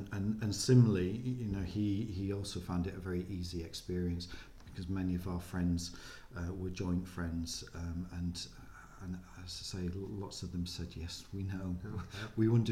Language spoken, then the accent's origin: English; North West England, United Kingdom; But I was brought up in the Lake District, which was a wonderful an idyllic childhood